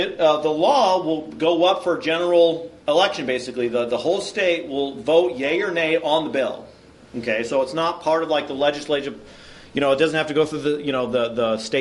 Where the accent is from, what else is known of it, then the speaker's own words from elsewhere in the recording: Oregon, United States; born there; I was born in Oregon. I love Oregon.